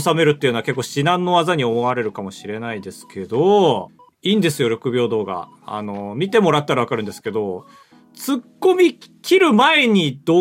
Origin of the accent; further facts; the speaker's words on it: Hokkaido, Japan; 俺北海道出身ですから。